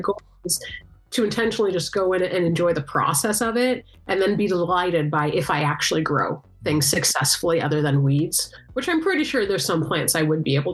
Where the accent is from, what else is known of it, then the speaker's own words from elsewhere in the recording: Montana, United States; now in New York, United States; Well, I grew up in Montana too